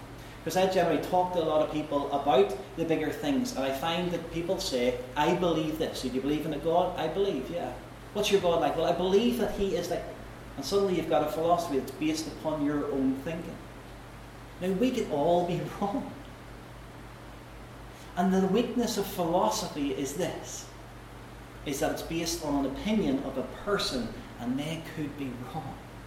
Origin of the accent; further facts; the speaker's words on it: Armagh, Northern Ireland, United Kingdom; you know, I am from Armagh.